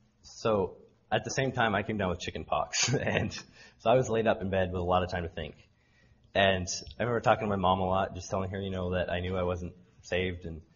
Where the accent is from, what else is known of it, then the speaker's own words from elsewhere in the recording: Anchorage, Alaska, United States; born there; I was born in Anchorage, Alaska in 1992, the youngest of eight kids, so I have four older brothers and three older sisters.